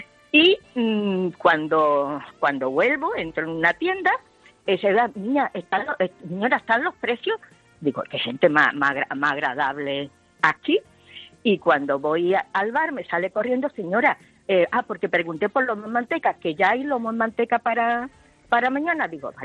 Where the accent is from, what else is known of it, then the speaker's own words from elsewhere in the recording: Málaga, Andalusia, Spain; Yo soy de Málaga